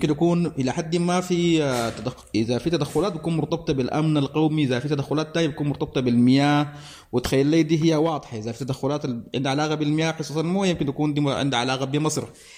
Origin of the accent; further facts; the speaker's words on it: Sudan; دي أراضي إحنا ما بنفرد فيها كسودانيين